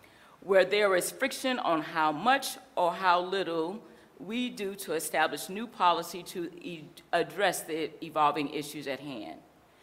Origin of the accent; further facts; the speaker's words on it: South Carolina, United States; I'm from South Carolina, and Steve Matthews is here from my old high school